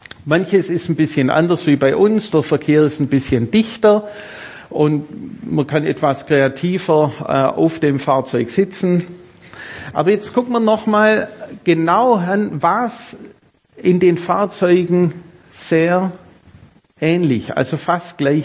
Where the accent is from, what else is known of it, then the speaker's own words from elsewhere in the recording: Baden-Württemberg, Germany; also born or lived in Senegal; now in Uedem, Germany; Es ist richtig, wir kommen nicht direkt von hier. Wir kommen aus Schwaben.